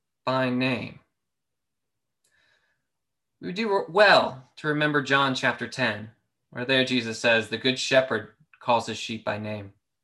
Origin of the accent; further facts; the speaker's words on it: United States; And I'm American, so my references might be a bit more American than Canadian.